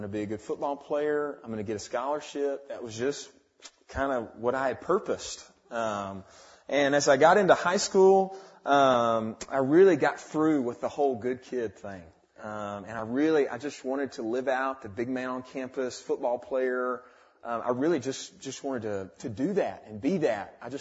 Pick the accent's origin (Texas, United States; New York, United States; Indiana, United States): Texas, United States; Irving; now in Anaheim, United States; I was born and raised in Irving, Texas. And currently I'm in my second term at the full-time training in Anaheim.